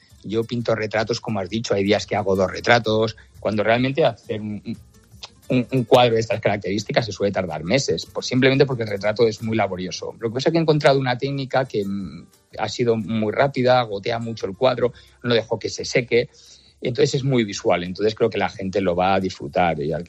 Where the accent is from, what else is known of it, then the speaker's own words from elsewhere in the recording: Castellón, Valencian Community, Spain; born there; Pues mira, Pulpo, yo soy de Castellón. Nací en Castellón, pero la verdad que he vivido en muchísimas partes de España.